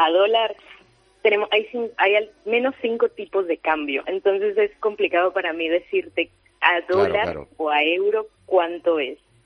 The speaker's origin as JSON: {"language": "Spanish", "town": "Cali", "region": "Valle del Cauca", "country": "Colombia"}